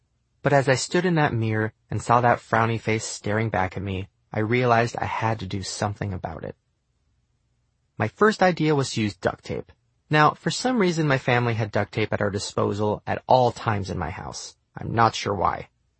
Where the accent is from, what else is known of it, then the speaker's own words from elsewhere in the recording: Long Beach, California, United States; Hey, I grew up in Long Beach, okay? What do you expect?